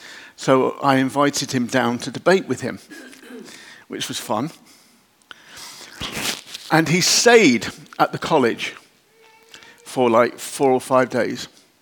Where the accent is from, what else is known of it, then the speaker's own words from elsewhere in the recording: United Kingdom; As British people, sorry, forgive me for those who are not British, we have an obsession with privacy.